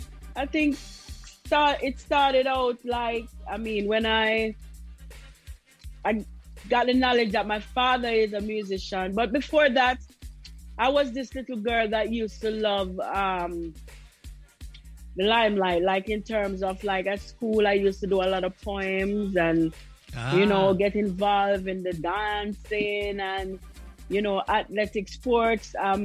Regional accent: Spanish Town, Saint Catherine, Jamaica; Well, I'm from Spanish Town, born and bred and grew in Spanish Town.

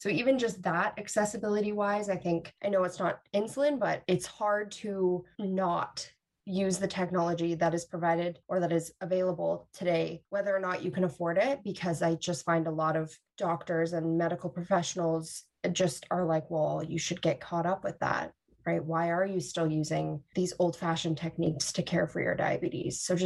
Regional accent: Manitoba, Canada; Okay, well, I'm from Manitoba, so a little different

